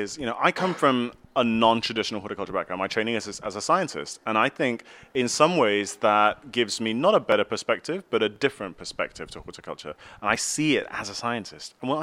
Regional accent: Singapore; My mum's from the UK, my dad's from Malaysia, and I grew up in Singapore.

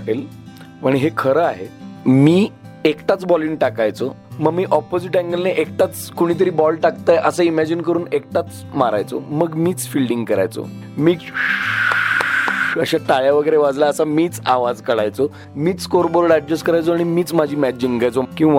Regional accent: Kolhapur, Maharashtra, India; born there; माझा जन्म कोल्हापुरात झाला

